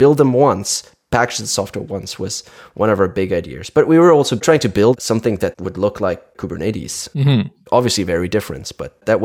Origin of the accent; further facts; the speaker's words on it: Hamburg, Germany; English is a second language; also born or lived in France; now in United States; I was born in France, and then I spent most of my young life in Hamburg, in Germany.